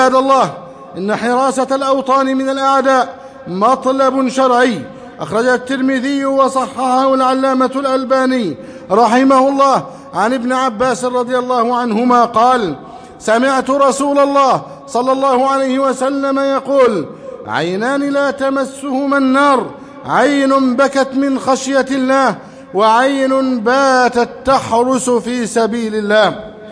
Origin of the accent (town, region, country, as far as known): Egypt